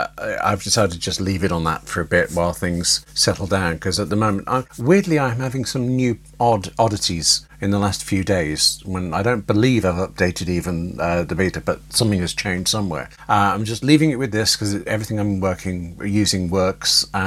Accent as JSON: {"language": "English", "country": "United Kingdom", "said": "I mean, I'm British. I'm in Britain."}